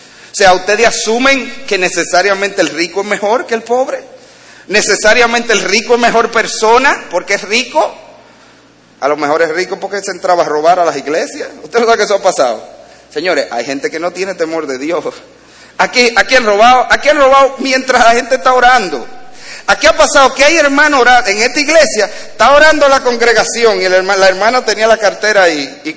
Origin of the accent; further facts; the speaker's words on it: Dominican Republic; Mi hermano, soy muy dominicano.